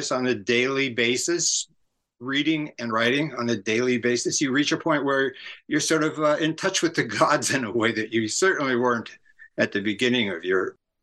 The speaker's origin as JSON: {"language": "English", "town": "San Francisco", "region": "California", "country": "United States", "tie": "born or raised there", "said": "my orientation is very much because of where I grew up in San Francisco area in the late 60s."}